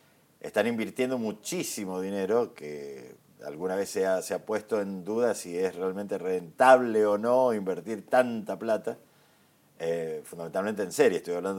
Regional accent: Godoy Cruz, Mendoza, Argentina; cuando yo era chico, yo soy de Godoy Cruz, el Cine Plaza para mí era mi otra casa.

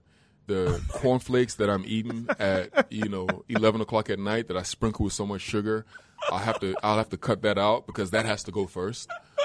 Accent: England, United Kingdom; born there; yeah, I know I was born in England, but you could tell I was African.

